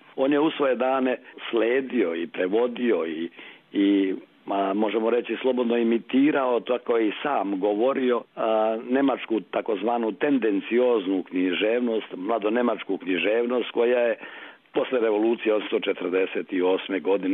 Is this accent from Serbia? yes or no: no; Republika Srpska, Bosnia & Herzegovina; ANUS tamo kod nas u Republici Srpskoj